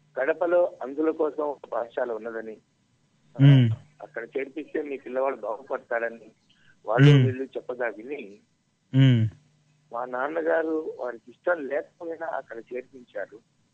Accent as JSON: {"language": "Telugu", "town": "Komaraval", "region": "Andhra Pradesh", "country": "India", "tie": "born there", "said": "నేను మా ప్రకాశం జిల్లా ఇద్దలూరు తాలూకా కొమరవల్ అనేటువంటి విలేజ్ లో పుట్టాను బాబు గారు."}